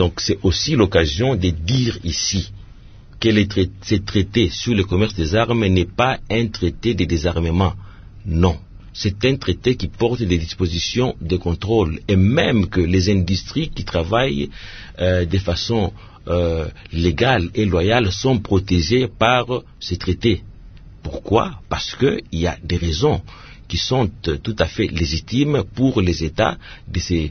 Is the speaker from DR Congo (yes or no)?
yes; Kalemie, Tanganyika, DR Congo; Je viens de Kalemie où la vie est intenable.